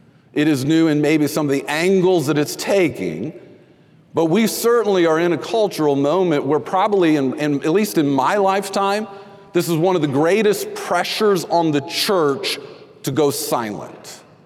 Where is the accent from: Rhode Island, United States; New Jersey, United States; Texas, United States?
Texas, United States; I hate to say that, but I grew up in Texas. You can't be a Steeler fan in Texas.